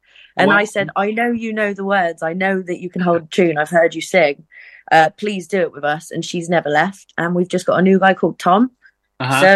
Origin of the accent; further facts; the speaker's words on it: South West England, United Kingdom; So I'm originally from Cornwall, and I moved up around COVID time looking for a band